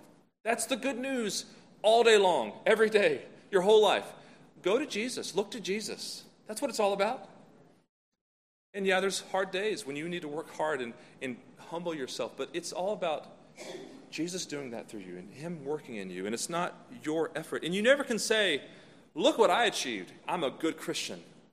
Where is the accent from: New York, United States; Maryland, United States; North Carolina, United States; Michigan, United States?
North Carolina, United States; Hendersonville